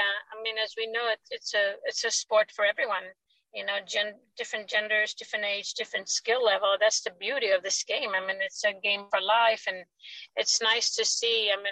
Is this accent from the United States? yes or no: no; Sweden; I growing up in Sweden